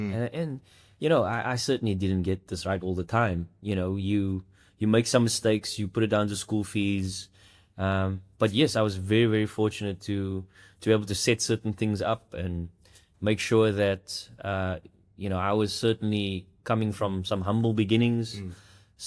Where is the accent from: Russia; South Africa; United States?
South Africa; Mitchell's Plain, Western Cape; I'm from Mitchell's Plain in Strandfontein.